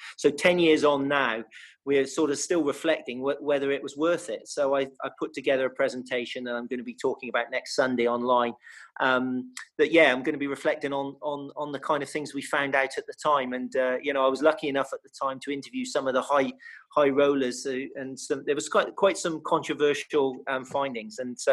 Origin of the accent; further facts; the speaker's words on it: Minehead, South West England, United Kingdom; I'm not from Bristol. I'm a West Somerset boy. I was actually born in Minehead, would you believe?